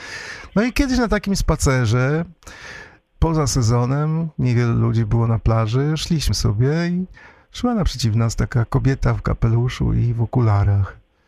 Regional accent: Kalisz, Greater Poland Voivodeship, Poland; bo ja też jestem Wielkopolaninem, urodzony i wychowany w Kaliszu

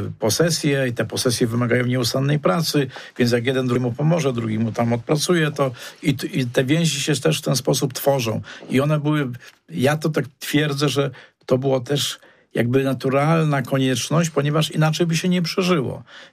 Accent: Witkowo, Greater Poland Voivodeship, Poland; Ja się mieszkałem jako dziecko w Witkowie

